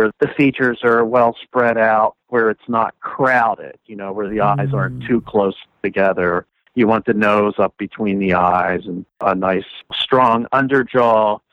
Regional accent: Wilmington, Delaware, United States; I grew up in Wilmington, Delaware, and she lived in Newark, Delaware

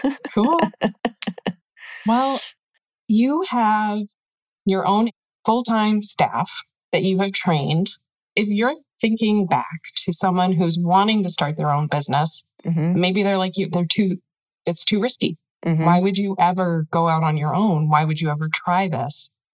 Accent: South Dakota, United States; now in Minnesota, United States; Actually, I grew up in South Dakota, so there were not many birds there.

